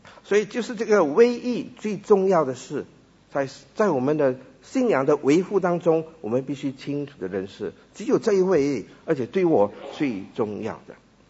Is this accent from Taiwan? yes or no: no; Fujian, China; 我们福建话有一句话啊